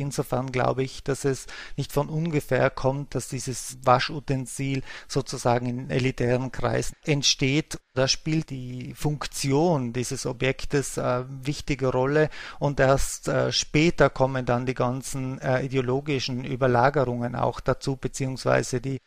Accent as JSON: {"language": "German", "region": "Trentino-Alto Adige", "country": "Italy", "tie": "born or raised there", "said": "in meinem Elternhaus, da wo ich aufgewachsen bin, im Südtirol der 1980er Jahre"}